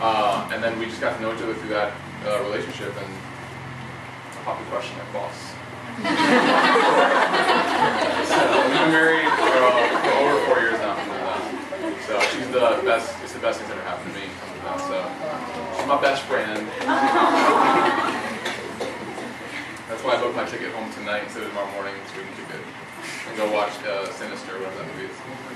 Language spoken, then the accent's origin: English; Chicago, Illinois, United States; I'm from Chicago, born and raised, but I moved to the South.